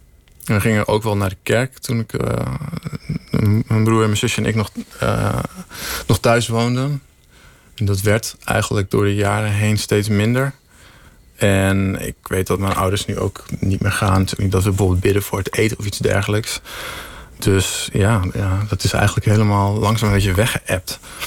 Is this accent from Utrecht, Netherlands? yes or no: no; Genemuiden, Overijssel, Netherlands; ik kom inderdaad uit Genemuiden. En dat is, dat is wel een streng gelovig stadje.